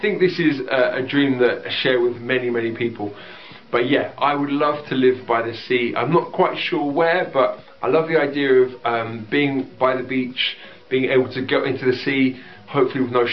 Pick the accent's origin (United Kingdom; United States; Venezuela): United Kingdom; London; They're my local team, so I grew up in North London